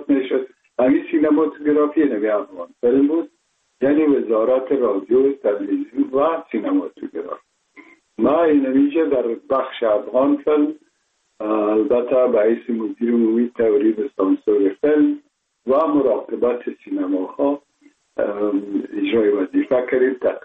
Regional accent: Kabul, Afghanistan; born or raised there

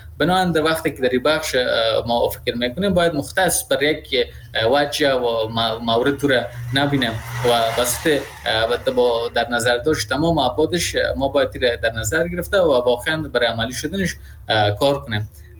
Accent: Afghanistan; در یک شخصی که در افغانستان بزرگ شدیم

